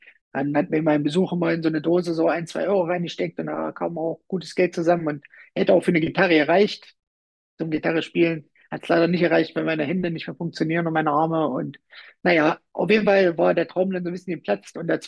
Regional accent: Rübeland, Saxony-Anhalt, Germany; so bin ich halt auch aufgewachsen hier oben bei uns im Harz, in Rübeland, das war immer so das kleine Zeckendorf, das Galliendorf.

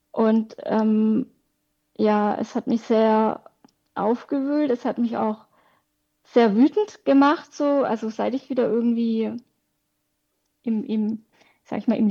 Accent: Baden-Württemberg, Germany; ich komme aus Baden-Württemberg

